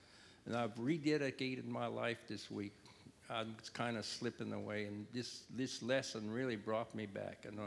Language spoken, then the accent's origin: English; Merced, California, United States; I'm blessed to be here this morning. I'm from Merced.